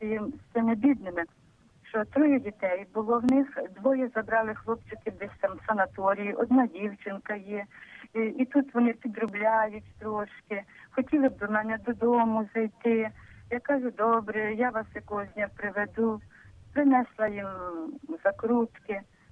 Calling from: Horodok, Khmelnytskyi Oblast, Ukraine; городок Хмельницької області.

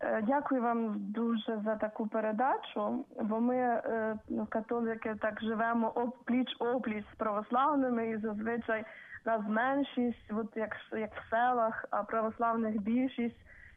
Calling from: Khmelnytskyi Oblast, Ukraine; з Хмельницької області, село Доброгорщ.

